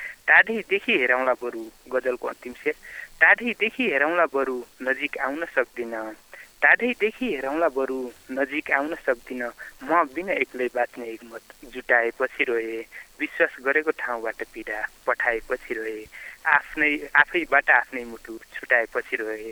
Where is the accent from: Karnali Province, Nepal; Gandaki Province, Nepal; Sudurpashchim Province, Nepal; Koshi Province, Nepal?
Karnali Province, Nepal; जाजरकोटको थाला रेकर भटाई।